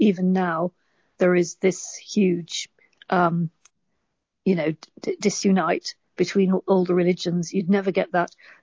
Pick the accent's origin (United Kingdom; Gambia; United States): United Kingdom; England; Yes, I'm the person from England.